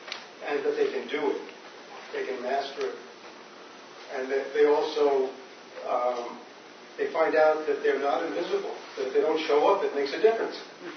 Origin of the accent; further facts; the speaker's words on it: Canada; I think that we need a better understanding of who we are as Canadian people as a starting point in working on these kind of issues.